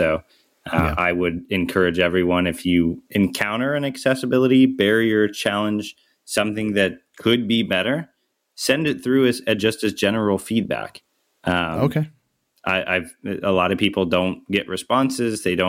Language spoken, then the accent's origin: English; Ohio, United States; I grew up in Ohio where there's jelly factories all throughout the state.